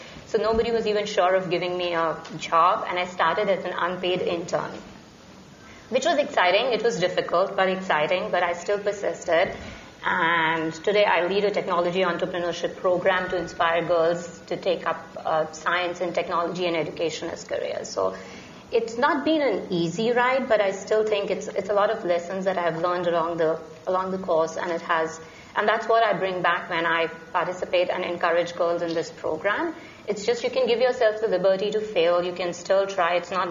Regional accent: India; I grew up in India, and I come from a family where none of the girls ever went to high school.

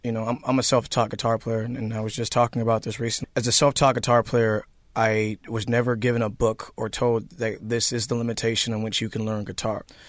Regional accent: Seattle, Washington, United States; I grew up in the Central District in Seattle, Washington, and in the early 90s and 80s, and that was a place where it was predominantly black or mixed community

